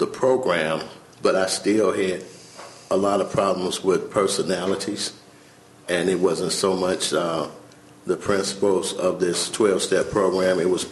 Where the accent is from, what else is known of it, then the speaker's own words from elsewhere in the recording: Gary, Indiana, United States; As Lisa says, I'm from Gary and been here since April of 04